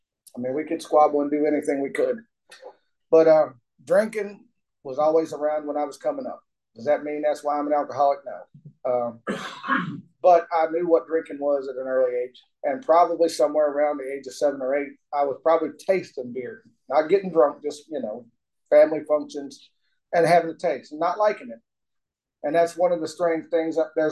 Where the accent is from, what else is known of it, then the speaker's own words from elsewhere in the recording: Charleston, South Carolina, United States; born there; also born or lived in West Virginia / Nevada; I was born in 1967 in Charleston, South Carolina. I'm a military brat for 4 years anyway. And the first 4 years of my life, we did a lot of traveling.